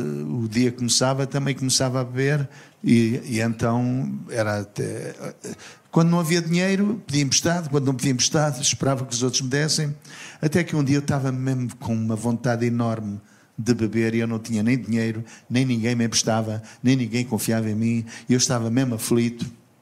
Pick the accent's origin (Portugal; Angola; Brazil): Portugal; Lisbon; born there; eu nasci em Alfama, portanto no lar de Dona Rosa, onde existe hoje uma das casas de fado mais conhecidas, que é a Mesa de Frades